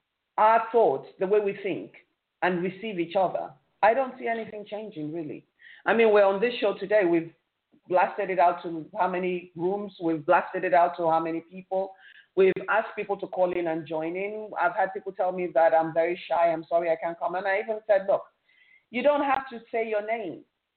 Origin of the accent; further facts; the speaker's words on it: Nigeria; now in United States; it takes a lot each day to walk around in my skin as a Nigerian or as an African woman, knowing fully well that the possibility of getting in trouble if I ever step foot in my home is there. And I live in America.